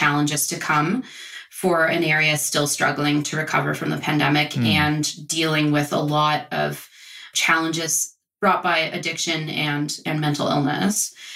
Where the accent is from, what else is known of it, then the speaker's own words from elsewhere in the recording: Nova Scotia, Canada; I grew up in Nova Scotia